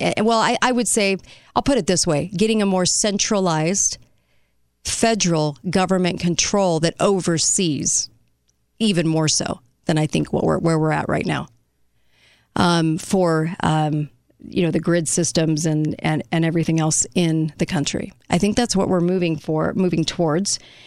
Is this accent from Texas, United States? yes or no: no; California, United States; moved away as an adult; I came from California 25 years ago, and I really honor the history here.